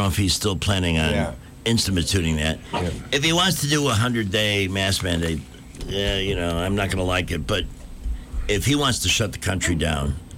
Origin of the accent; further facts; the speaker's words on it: Chicago, Illinois, United States; I'm from the Windy City. I don't know if you guys know this, but I was born in Chicago.